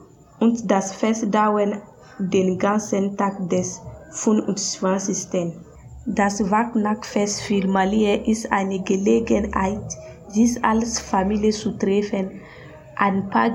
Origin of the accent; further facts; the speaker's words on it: Bamako, Mali; Ich bin Christin. Ich komme aus Bamako, das ist in Mali.